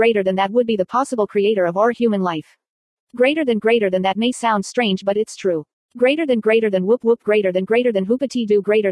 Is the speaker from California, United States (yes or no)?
yes; San Bernardino, California, United States; born there; I was born on September 1, 1965 in San Bernardino, CA.